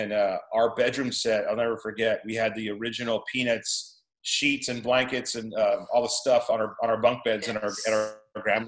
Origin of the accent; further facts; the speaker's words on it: California, United States; We're very kind of lucky in the sense that we come from Southern California, which is the worst place to play.